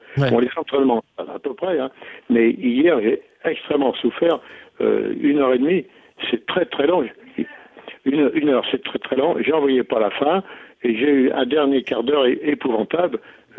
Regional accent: Brittany, France; Je suis breton, mais le cidre, on en boit un petit peu, mais pas beaucoup.

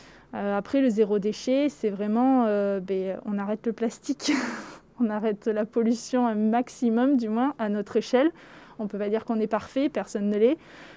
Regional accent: Bordeaux, Nouvelle-Aquitaine, France; je viens de Bordeaux. J'ai vécu 27 ans à Bordeaux, je suis née là-bas.

